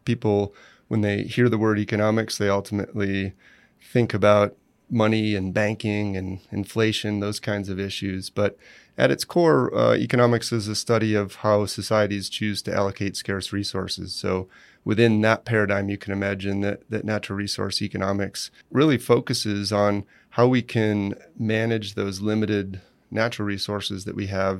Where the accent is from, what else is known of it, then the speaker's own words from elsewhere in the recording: Rochester, New York, United States; now in Colorado, United States; which is a bit closer to my hometown of Rochester, New York, where I grew up.